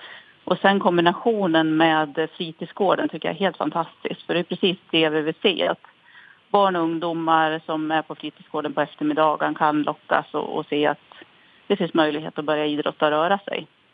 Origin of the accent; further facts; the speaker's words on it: Norberg, Västmanland County, Sweden; Jag är faktiskt också född och uppvuxen i Norberg